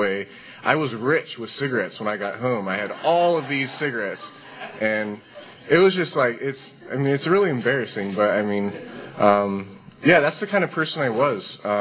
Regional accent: California, United States; I grew up in Northern California.

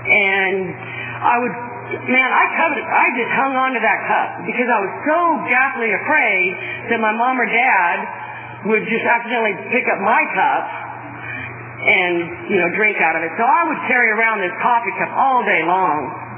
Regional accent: Bakersfield, California, United States; born there; I came to where I was born in Bakersfield.

